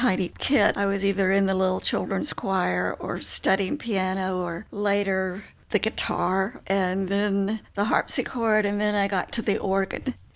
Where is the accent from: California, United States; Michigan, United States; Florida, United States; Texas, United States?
Florida, United States; Jacksonville; born there; I was born in Jacksonville. My father came here from Alabama for a job during the war.